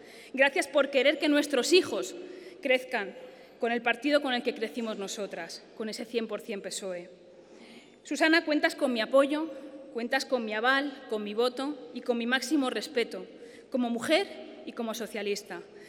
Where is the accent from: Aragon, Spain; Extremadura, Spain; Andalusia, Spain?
Andalusia, Spain; viene de la que también es mi tierra, de Andalucía